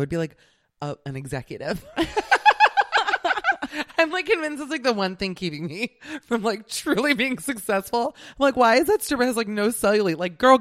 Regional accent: Miami, Florida, United States; I have been on a swamp tour. I'm from Miami.

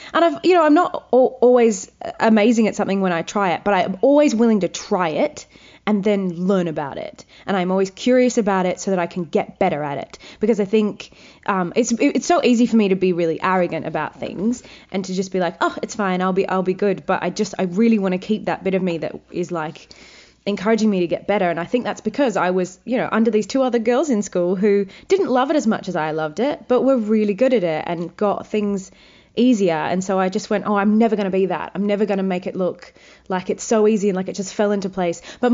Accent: Wagga Wagga, New South Wales, Australia; was a big dream for me because, you know, I'm from Wagga Wagga.

